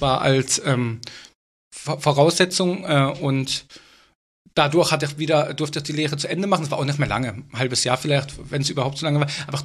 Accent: Baden-Württemberg, Germany; also born or lived in Switzerland; Zwischen Freiburg und Basel.

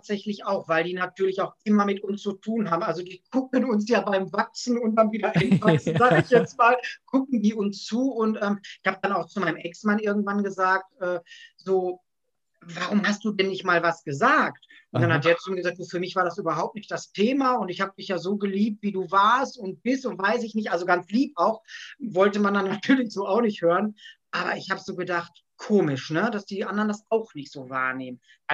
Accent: Gelsenkirchen, North Rhine-Westphalia, Germany; ich bin 41 Jahre alt, ich komme aus Gelsenkirchen

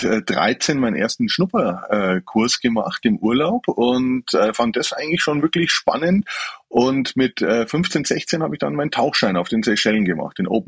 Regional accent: Bavaria, Germany; obwohl ich ja eigentlich aus Bayern komme und ein Kind der Berge bin

